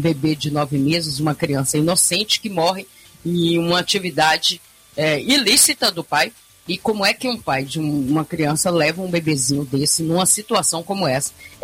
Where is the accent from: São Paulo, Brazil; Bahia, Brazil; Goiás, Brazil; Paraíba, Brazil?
Bahia, Brazil; Jequié; direto de Jequié, a Terra do Sol, e a minha terra natal